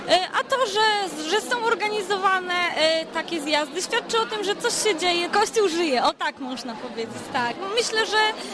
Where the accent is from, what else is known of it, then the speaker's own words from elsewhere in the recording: Głogów, Lower Silesian Voivodeship, Poland; now in Zielona Góra, Poland; Jestem z Głogowa, ale już tutaj studiuję jakiś czas, już teraz myślę, że będę z Zielonej Góry.